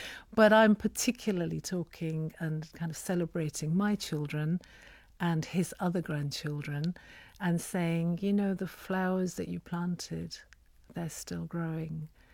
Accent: Pakistan; first language Urdu; English is a second language; Partly it's in Urdu. I'm an Urdu speaker. I'm from Pakistan.

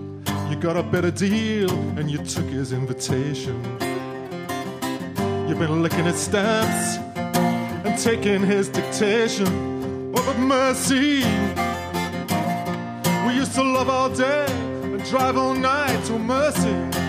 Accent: United Kingdom; It's about being British and repressed, you know, and having to figure it all out yourself.

